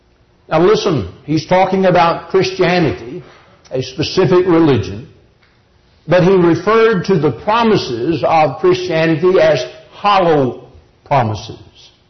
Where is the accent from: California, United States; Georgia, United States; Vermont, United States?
Georgia, United States; Cordele; The other Sunday I was preaching in Cordele, Georgia, my hometown. But it is always good to be back home and to be with you.